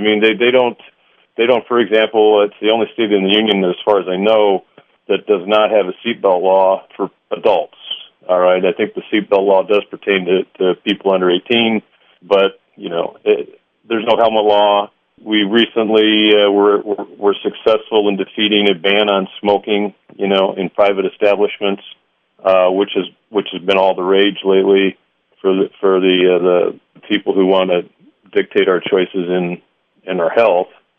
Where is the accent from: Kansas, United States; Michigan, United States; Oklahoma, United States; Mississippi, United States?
Michigan, United States; My home state is Michigan.